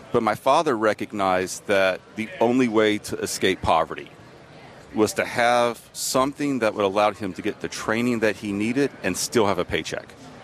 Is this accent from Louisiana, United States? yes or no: yes; Alexandria, Louisiana, United States; I grew up practically on England Air Force Base in Alexandria.